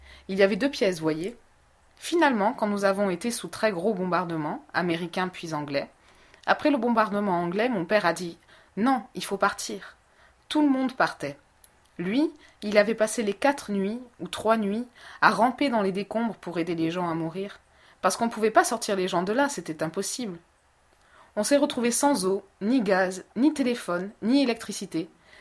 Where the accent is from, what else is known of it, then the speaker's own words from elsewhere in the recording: Angers, Pays de la Loire, France; born there; Je suis née à Angers, dans le Maine-et-Loire. Voilà. C'est une jolie province. Il y a l'Anjou, voilà. Je suis née là parce que mes parents y ont vécu quelques années.